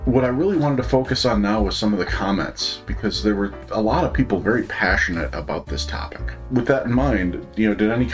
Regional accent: Lake Michigan, United States; growing up on Lake Michigan, I remember hearing all the time about how treacherous that lake is

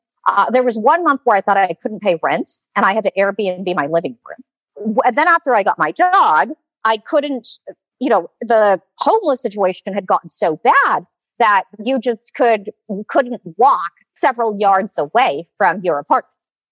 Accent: Hawaii, United States; I didn't like growing up in Hawaii. It was really boring. And it's an island.

